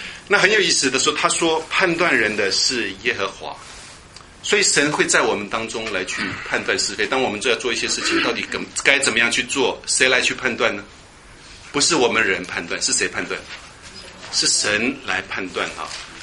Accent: China; 我们中国人，中国老祖宗也是这样说的嘛哈。

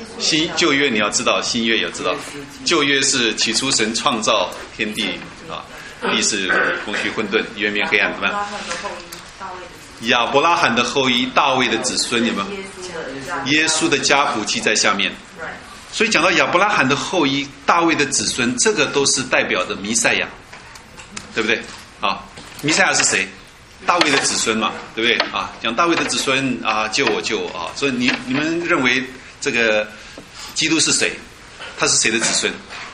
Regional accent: China; 我们中国人叫银河，对不对？

